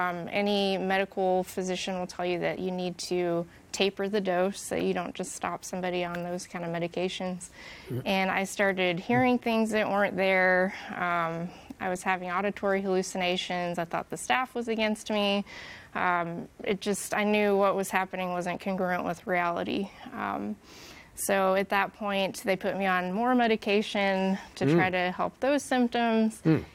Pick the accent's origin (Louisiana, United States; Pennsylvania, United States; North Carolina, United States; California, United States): Pennsylvania, United States; born there; also born or lived in Indiana / Washington; now in Texas, United States; I grew up in a Christian home, and so I grew up and I was born in Pennsylvania, moved to Indiana, moved to Washington State, to Texas.